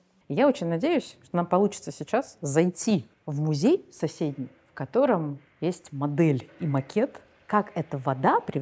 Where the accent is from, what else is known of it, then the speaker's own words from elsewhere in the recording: Saint Petersburg, Russia; учился в моем родном городе Санкт-Петербурге на инженера.